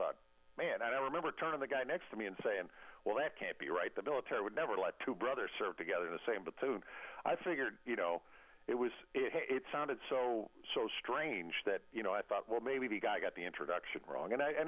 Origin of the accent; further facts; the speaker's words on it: Illinois, United States; I grew up in Illinois, northern Illinois, near Chicago